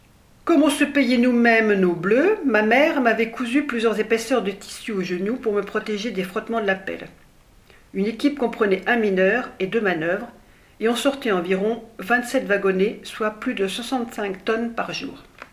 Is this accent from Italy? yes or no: yes; Italy; parce que j'étais italien. Une histoire de fou. Comment j'ai pu faire de 2 ans de service militaire si je suis italien? Du coup, ma femme qui était française serait devenue italienne.